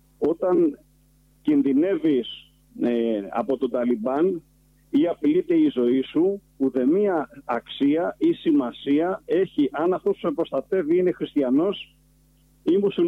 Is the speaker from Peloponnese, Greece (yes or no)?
yes; Areopoli, Peloponnese, Greece; κατάγομαι από την Αρεόπολη Λακωνίας